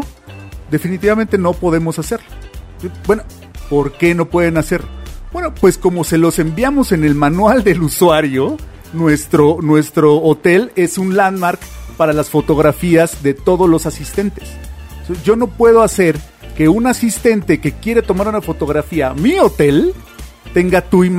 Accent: Mexico; nosotros llegamos como mexicanos, con la cultura mexicana de producción

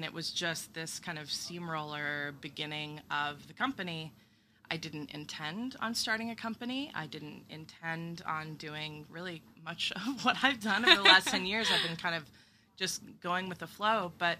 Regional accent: Texas, United States; I'm from Texas, and she used to have pecan trees in the backyard, and we would just, like, run out there and gather them and crack them at the table and just eat them raw all through my childhood.

